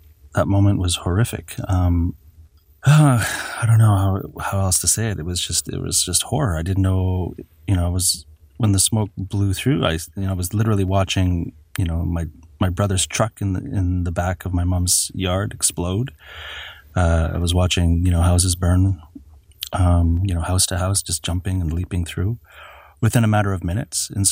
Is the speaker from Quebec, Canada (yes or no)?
no; Lytton, British Columbia, Canada; now in Ottawa, Canada; growing up in Lytton, you become acclimatized and accustomed to warm summers, of course.